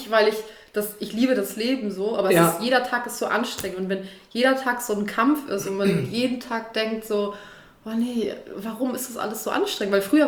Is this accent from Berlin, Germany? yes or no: yes; Berlin, Germany; Ich komme aus Berlin.